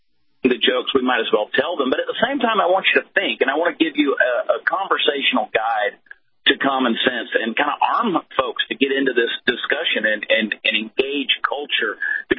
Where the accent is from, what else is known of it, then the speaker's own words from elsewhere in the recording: the South, United States; Look, I'm from the South. I wear a cowboy hat.